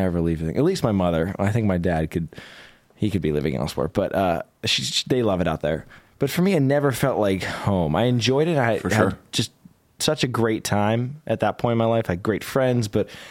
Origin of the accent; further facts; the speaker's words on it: East Coast, United States; Because I grew up really on the East Coast and the South. That's mm-hmm. really where I grew up.